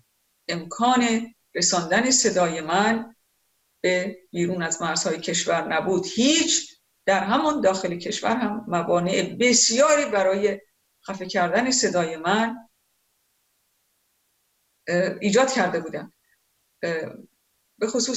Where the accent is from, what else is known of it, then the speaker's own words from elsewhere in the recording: Ahvaz, Khuzestan, Iran; از پدر کرد و مادر لور بختیاری، اما متولد اهوازم و تحصیلات ابتدایی را تا دوم دبستان در مدرسه ملی دکتر جزایری اهواز گذراندم